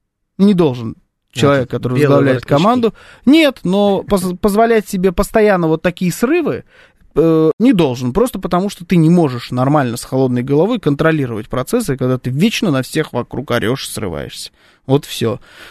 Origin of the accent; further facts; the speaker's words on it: Khimki, Moscow Oblast, Russia; Значит, я из Химок.